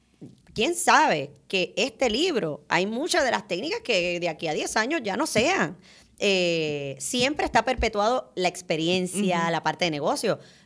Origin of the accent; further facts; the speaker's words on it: Puerto Rico; me miraban esta cara de latina que yo tengo y me decían, tú hablas español, ¿verdad? Y yo le decía, sí, yo soy boricua.